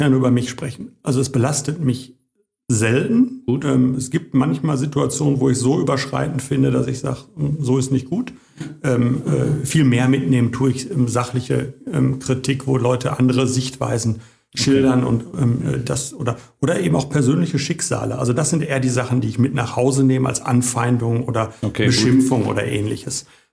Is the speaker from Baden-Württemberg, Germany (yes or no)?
no; Bochum, North Rhine-Westphalia, Germany; Deswegen gehört uns ja die ein oder andere Immobilie auf Hattinger Stadtgebiet als Bochumer auch.